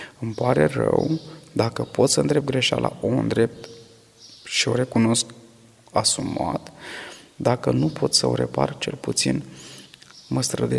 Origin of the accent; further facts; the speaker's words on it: Bucovina, Romania; Eu sunt din partea Bucovinei, din câmpul moldovenesc. Aproape de oraș există o mănăstire, Sihăstriara Răului. Am mai mers pe acolo în copilărie